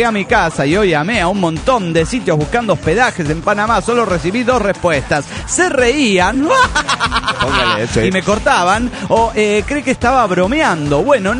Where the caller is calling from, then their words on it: Parral, Chihuahua, Mexico; soy la flaca de Parral de Chihuahua, México